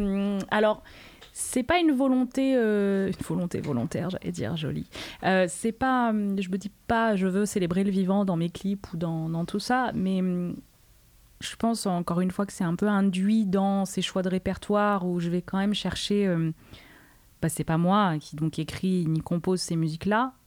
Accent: Provence-Alpes-Côte d'Azur, France; now in Marseille, France; j'ai grandi dans les Hautes-Alpes, j'en suis partie pour venir à la grande ville de Marseille. Ça fait 19 ans que j'habite à Marseille.

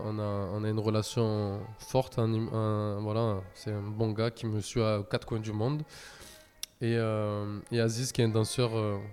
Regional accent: Marseille, Provence-Alpes-Côte d'Azur, France; on vient de Marseille

